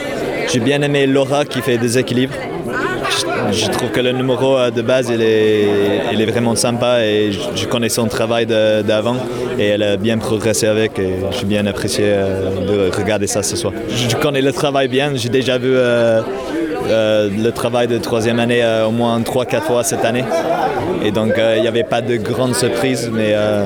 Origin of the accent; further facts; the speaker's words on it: England, United Kingdom; French is a second language; Je viens d'Angleterre, j'ai 28 ans.